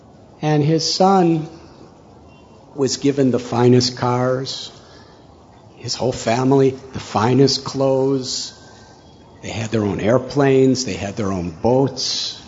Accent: Chicago, Illinois, United States; When I was just a young boy growing up in Chicago area, a particular story that I used to hear really made me think

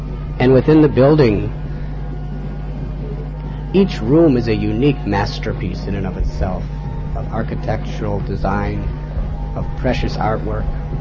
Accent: United States; born there; I was born in America.

